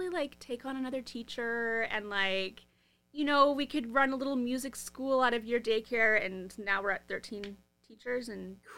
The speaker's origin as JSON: {"language": "English", "town": "Vancouver", "region": "British Columbia", "country": "Canada", "tie": "born or raised there", "said": "Like, I grew up in Vancouver."}